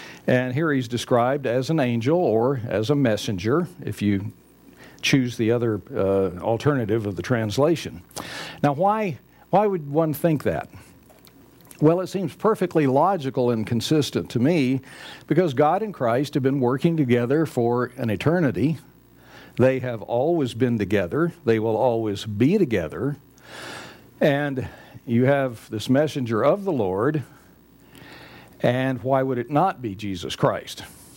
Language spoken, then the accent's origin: English; Texas, United States; But I come from West Texas, and the tumbleweeds can get half as big as a house.